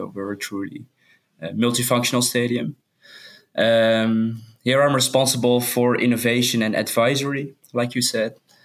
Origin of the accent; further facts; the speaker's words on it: Netherlands; I'm born and raised in the Netherlands, currently living in Amsterdam, quite close to the stadium, actually.